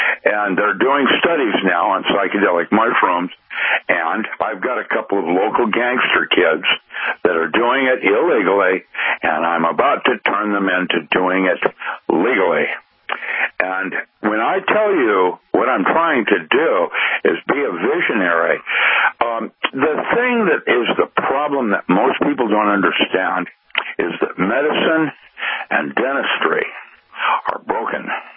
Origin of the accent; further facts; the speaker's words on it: Seattle, Washington, United States; I grew up in Seattle. I remember Redmond before the Microsoft buildings there when I used to go into those fields and hunt rabbit.